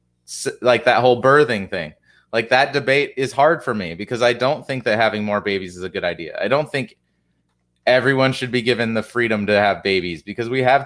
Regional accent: Urbana, Illinois, United States; we had these debates in my hometown Urbana a lot.

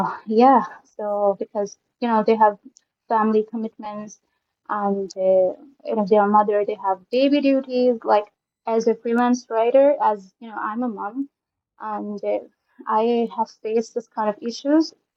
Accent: Pakistan; as a woman born and raised in Pakistan, I can, you know, confirm the fact that women are treated differently here.

